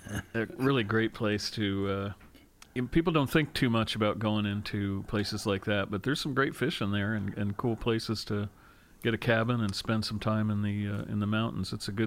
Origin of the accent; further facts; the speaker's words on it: Pennsylvania, United States; where I grew up in North Central, right on the Susquehanna River was where I lived, and there were mountains all around